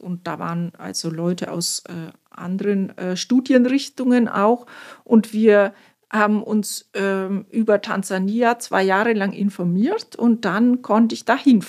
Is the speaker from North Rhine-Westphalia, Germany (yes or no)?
no; Bavaria, Germany; Im Nördlinger Ries, das kann ich besser erklären, wo genau das ist. Wenn man Nürnberg und Augsburg nimmt, ungefähr dazwischen.